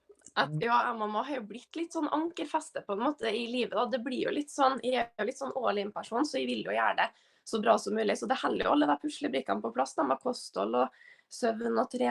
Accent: Trondheim, Trøndelag, Norway; Når jeg gikk kamp her hjemme i Trondheim

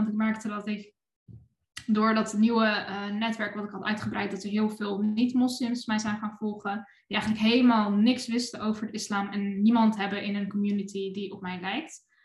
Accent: The Hague, South Holland, Netherlands; Ik ben 27 jaar en ik ben geboren en getogen in Den Haag.

